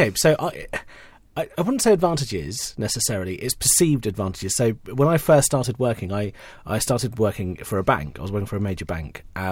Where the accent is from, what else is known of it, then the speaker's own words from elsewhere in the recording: United Kingdom; So I am British Asian, and I am from a Muslim family.